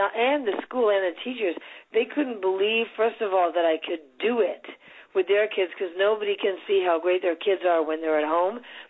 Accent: Manhattan, New York, United States; moved away as an adult; now in California, United States; I grew up in Manhattan my whole life till I was 31 or something.

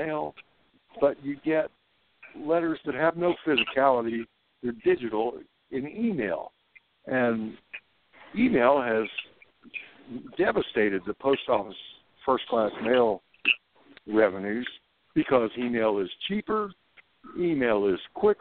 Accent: South Carolina, United States; right here in South Carolina, my home state, for many, many decades.

